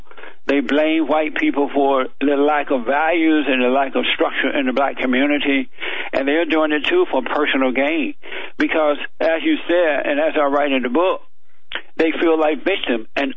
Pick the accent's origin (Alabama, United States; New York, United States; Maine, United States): Alabama, United States; Long story short, I grew up down in Alabama on a plantation.